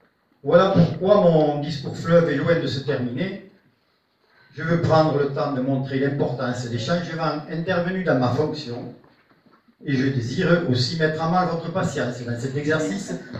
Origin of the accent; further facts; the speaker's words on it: Brassac, France; mon retour professionnel dans mon village natal